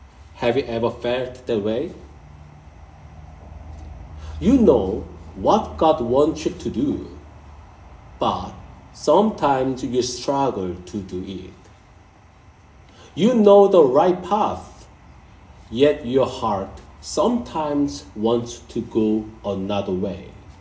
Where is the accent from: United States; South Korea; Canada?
South Korea; I saw the yoke in my hometown in Korea. It's a farming area.